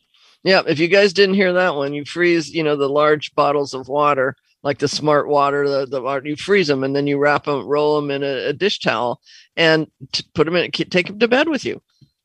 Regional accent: Seattle, Washington, United States; it used to be when I grew up around here, Nathan, of course, I grew up in Seattle.

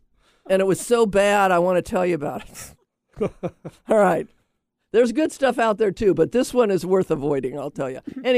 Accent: Laurelhurst, Washington, United States; There was a period of time when I was in the sixth grade, and I grew up in Laurelhurst, you know, which is right behind the University of Washington.

